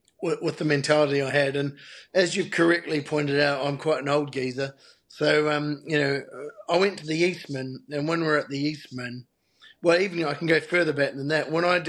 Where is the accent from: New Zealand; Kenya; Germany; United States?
New Zealand; Christchurch, Canterbury; The difference, I suppose, being a New Zealander rather than an Australian, is our weather's maybe a little bit better than the UK, but like especially where I come from, Christchurch, middle of the South Island, it's not that much different weather-wise.